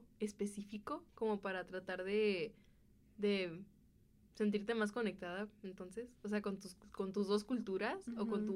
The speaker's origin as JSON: {"language": "Spanish", "country": "Mexico", "lives_now": "Illinois, United States", "said": "cuando estoy aquí, o sea, en Estados Unidos, o aquí en Illinois, trato de expresar de que también soy mexicana."}